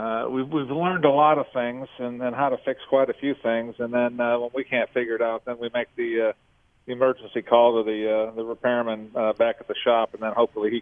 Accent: Nebraska, United States; Even though I grew up in Nebraska, I'd never been to the Black Hills and never been to see Mount Rushmore

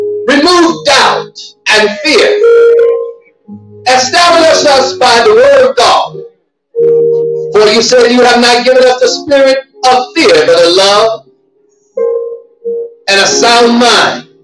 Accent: St. Louis, Missouri, United States; also born or lived in Hattiesburg, Mississippi; I'm a country boy, by the way, of Hattiesburg, Mississippi. I grew up in St. Louis.

